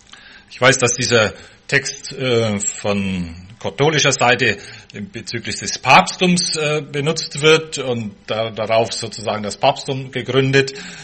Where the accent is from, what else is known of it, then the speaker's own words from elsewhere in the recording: Bavaria, Germany; Also zumindest die Dörfer, wo ich aufgewachsen bin, bei Nürnberg, hat man in der Heimatkunde gelernt, dass die um 700-800 entstanden sind.